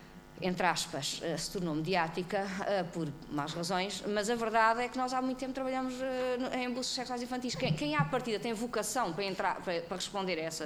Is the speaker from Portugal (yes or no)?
yes; Alentejo, Portugal; eu sou do Alentejo, que é uma das áreas onde ele foi amplamente desenvolvido